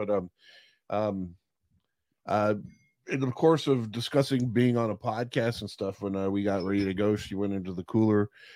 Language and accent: English; Pennsylvania, United States; So we're from Schuylkill County, Pennsylvania, which is familiar to most people in the beer world as it's the home of Yingling.